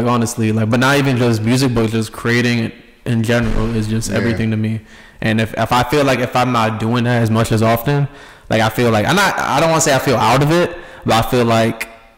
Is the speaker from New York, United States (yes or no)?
yes; Rochester, New York, United States; now in New York City, United States; But I came from, a small town. Like, you know, I was raised in Rochester, New York.